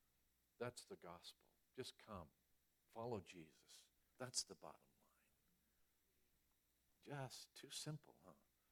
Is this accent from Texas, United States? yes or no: no; Massachusetts, United States; born there; I was born in Massachusetts, and I use that one myself. Can anything good come out of Massachusetts?